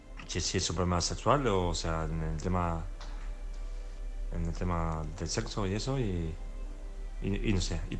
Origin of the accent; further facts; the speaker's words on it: Balearic Islands, Spain; de Mallorca.